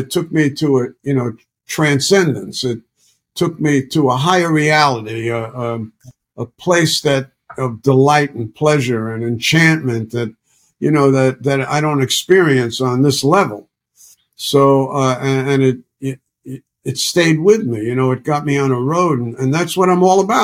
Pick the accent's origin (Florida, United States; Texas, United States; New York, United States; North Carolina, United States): New York, United States; New York City; I'm from Bronx, New York City. Nobody listened to country music in Bronx, New York.